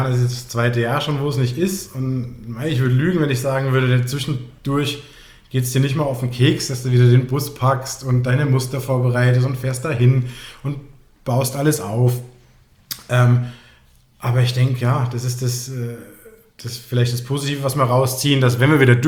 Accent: Frankfurt, Hesse, Germany; ländlich aufgewachsen in Frankfurt.

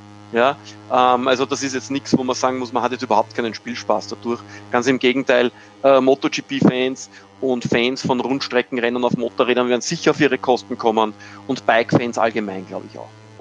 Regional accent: Austria; Das macht mir als Österreicher natürlich sehr viel Spaß

